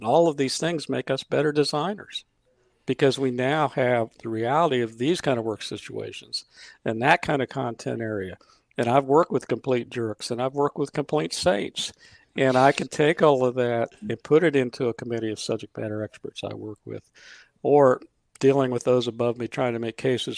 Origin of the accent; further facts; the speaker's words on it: Dayton, Ohio, United States; I'm from Dayton. So, Kimberly, I don't know where you're from. You know, I want to put in there what town you hail from. But, no, I'm born and raised in Dayton.